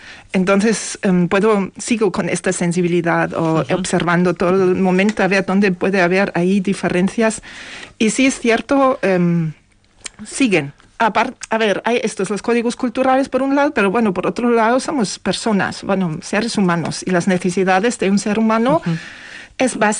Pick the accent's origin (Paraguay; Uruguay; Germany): Germany; Bavaria; Spanish is a second language; now in Spain; cuando yo vine de Baviera, que Baviera también es una zona muy tradicional, muy, muy folclórica, por decirlo.